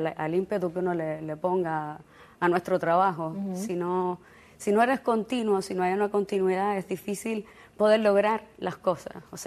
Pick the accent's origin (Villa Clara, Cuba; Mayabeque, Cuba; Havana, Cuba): Havana, Cuba; moved away as an adult; now in Chile; Nací en La Habana, me fui a los 19 años, y llegué a Chile, no me acostumbré con el frío